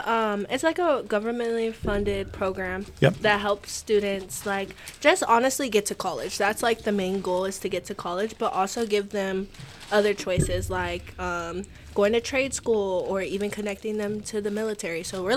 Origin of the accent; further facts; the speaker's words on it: Las Vegas, Nevada, United States; I think I just said I was from Vegas. My freshman year, I went to Legacy. And then my sophomore through senior year, I went to Desert Pines.